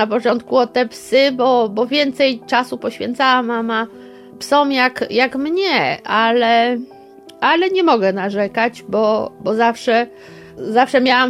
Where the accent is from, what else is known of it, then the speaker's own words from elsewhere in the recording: Annopol, Lublin Voivodeship, Poland; also born or lived in Krosno; mieszkaliśmy w bloku i w Annopolu też w bloku mieszkaliśmy i wcześniej też, bo my w ogóle przeprowadziliśmy się z Krosna tutaj do Annopola